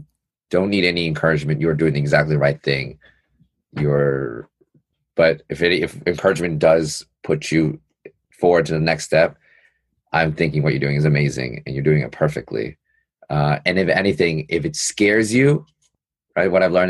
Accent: New York City, New York, United States; Because I definitely feel like when I grew up in New York City, the majority of people who I got into a lot of issues with were other Asian American men who want to tear me down.

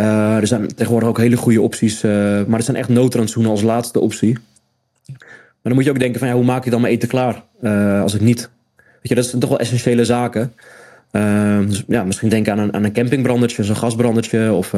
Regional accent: Netherlands; Wij zitten denk ik allemaal als Nederlander best wel in de top.

